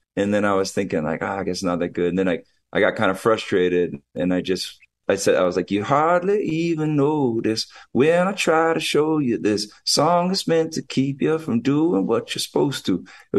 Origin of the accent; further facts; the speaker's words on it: Hawaii, United States; also born or lived in California; I'm right at my house growing up in Hawaii.